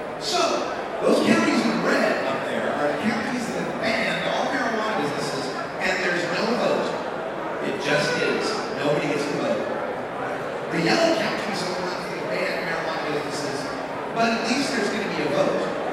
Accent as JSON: {"language": "English", "town": "Boise", "region": "Idaho", "country": "United States", "said": "I'm from Boise originally, and I know his laws are really strict."}